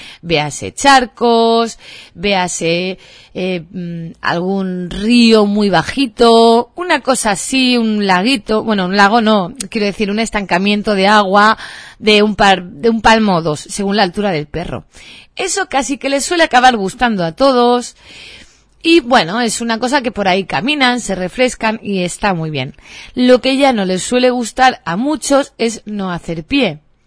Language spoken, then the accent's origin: Spanish; Catalonia, Spain; born there; Pero yo como soy charnega, porque soy medio gallega y medio andaluza, aunque nacida en Cataluña, pues en casa la verdad nunca hemos celebrado San Esteban